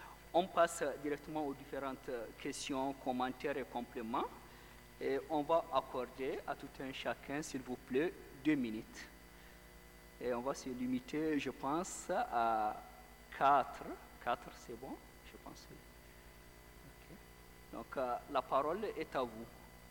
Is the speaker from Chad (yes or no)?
yes; Chad; les Tchadiens, ce sont les habitants du Tchad, donc je suis Tchadien.